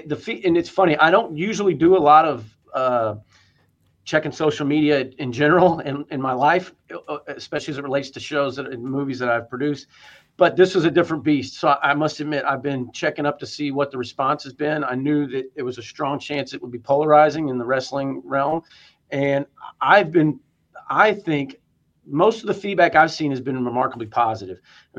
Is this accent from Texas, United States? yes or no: yes; Texas, United States; I grew up in Texas. And so, you know, Stone Cold being from there, it sort of moved the needle a little differently.